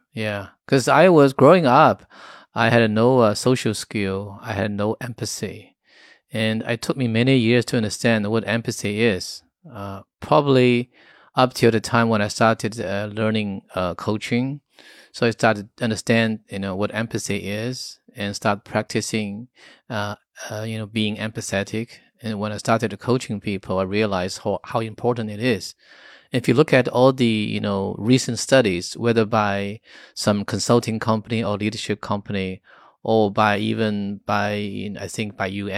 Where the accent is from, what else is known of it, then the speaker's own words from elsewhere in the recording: China; English is a second language; I was brought up in this environment. I was brought up in China.